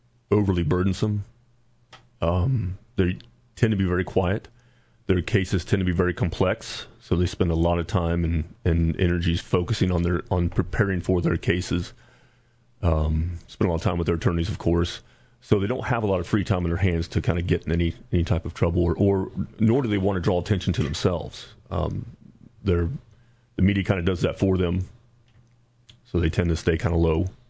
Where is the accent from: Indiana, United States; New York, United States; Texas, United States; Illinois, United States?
Illinois, United States; It's, you know, I'm from Illinois, like I said